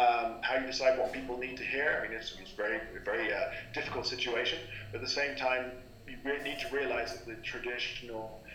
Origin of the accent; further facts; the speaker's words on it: England, United Kingdom; You know, I'm English.